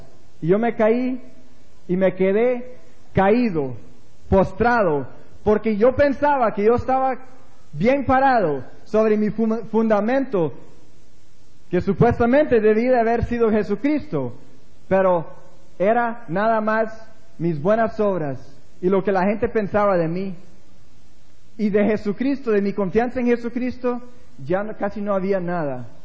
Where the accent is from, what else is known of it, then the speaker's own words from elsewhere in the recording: Honduras; moved away; después que nos fuimos de aquí de Honduras, yo pasé con una amargura en mi corazón